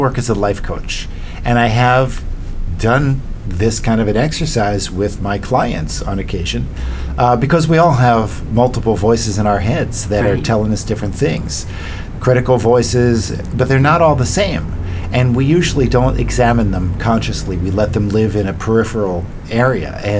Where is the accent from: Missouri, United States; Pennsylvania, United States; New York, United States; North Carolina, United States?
Pennsylvania, United States; Philadelphia; accent: Philadelphia; I don't have my awful Philadelphia accent. I've expunged it.